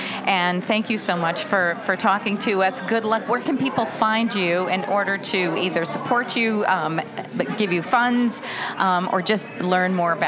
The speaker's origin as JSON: {"language": "English", "region": "Indiana", "country": "United States", "lives_now": "New York, United States", "said": "I come from Indiana, which is Tornado Alley"}